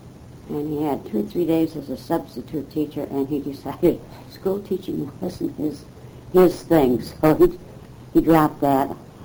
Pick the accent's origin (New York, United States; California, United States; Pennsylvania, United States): California, United States; San Pedro; also born or lived in Gardena; I was born in Gardena, and then they moved to San Pedro. And my grandparents lived on 20th Street in San Pedro, right where you could see the harbor right from their front yard.